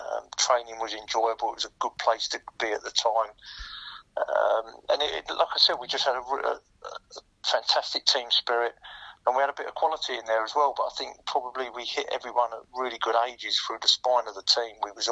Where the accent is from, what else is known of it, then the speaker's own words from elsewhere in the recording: Southend-on-Sea, East of England, United Kingdom; also born or lived in London; My family's all from the east end of London, and then my mum and dad. So we moved down to Southend when I was young. So I was brought up in Southend. That's where, you know, I classed my family home, and that's where I went to school and grew up, really.